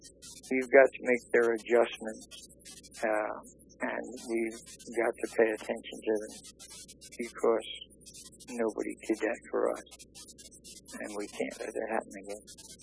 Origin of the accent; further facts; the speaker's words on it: Philadelphia, Pennsylvania, United States; I mean, I'm from South Philly in an Irish neighborhood, you know?